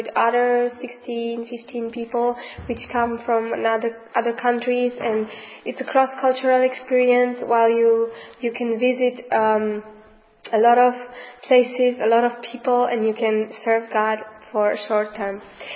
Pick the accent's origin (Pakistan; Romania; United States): Romania; English is a second language; I'm from Romania, and I'm so happy to be here in this country